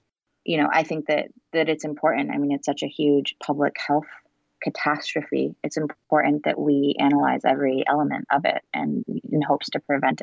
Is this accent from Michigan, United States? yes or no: yes; Grand Rapids, Michigan, United States; The four main reporters, myself and three others, were all Michigan natives. I grew up in Grand Rapids.